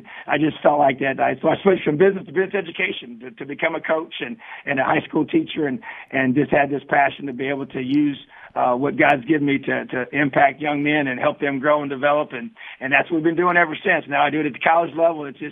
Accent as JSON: {"language": "English", "town": "New Castle", "region": "Indiana", "country": "United States", "tie": "born or raised there", "said": "I've been a high school coach in this state for 10 years and played my high school football here. My dad was my high school coach, and being from Newcastle, which has a lot of strong ties to Indiana University"}